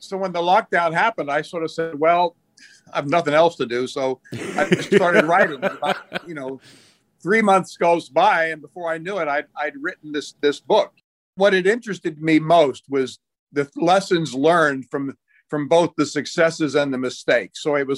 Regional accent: Lebanon; growing up in Lebanon, and people will expect that.

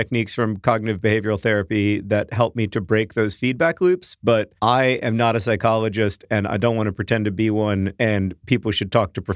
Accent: London, United Kingdom; I'm from London

